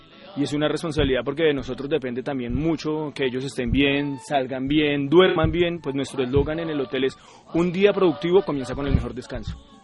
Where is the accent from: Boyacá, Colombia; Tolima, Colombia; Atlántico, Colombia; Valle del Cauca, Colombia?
Tolima, Colombia; Claro, somos tolimenses, debemos representar nuestra región y sentirnos orgullosos de ella.